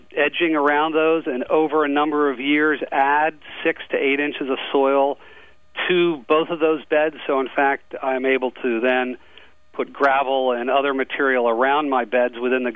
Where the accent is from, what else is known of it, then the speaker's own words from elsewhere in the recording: Chester Springs, Pennsylvania, United States; I am from Chester Springs, Pennsylvania.